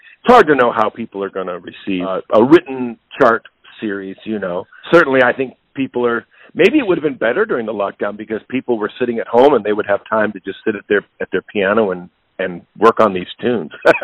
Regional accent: Berkeley, California, United States; No, I grew up in Berkeley, California. And I'm a product of the great jazz program at Berkeley High School

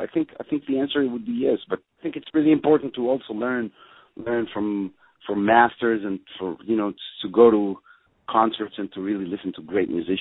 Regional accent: Israel; Well, when I grew up in Israel, I think it was, let's say, 30 years ago, 35 years ago, when I started getting into music.

